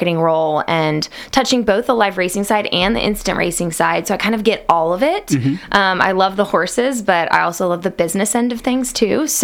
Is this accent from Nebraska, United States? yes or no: no; Houston, Texas, United States; now in Lexington, United States; I'm originally from Houston, Texas. Cool. Made my way up to Lexington about 4 years ago.